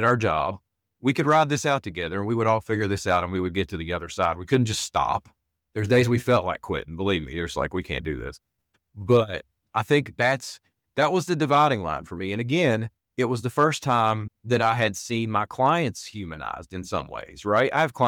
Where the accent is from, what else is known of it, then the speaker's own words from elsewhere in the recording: West Virginia, United States; We're from a place that's poor. We're from Southern West Virginia in the coal fields. There's not a lot of industry down there.